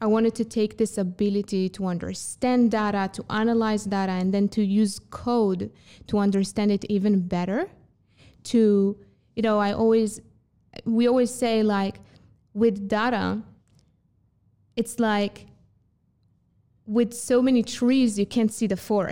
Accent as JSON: {"language": "English", "country": "Israel", "said": "So I'm from Israel originally"}